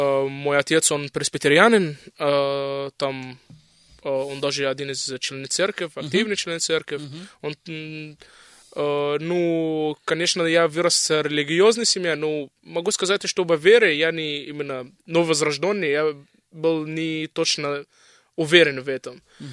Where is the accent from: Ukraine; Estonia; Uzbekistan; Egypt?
Egypt; Cairo, Cairo Governorate; Russian is a second language; now in Tomsk, Russia; я студент Сибирского медицинского университета, почти 18 месяцев здесь, в Томске, и я из Египта, из Каир родом.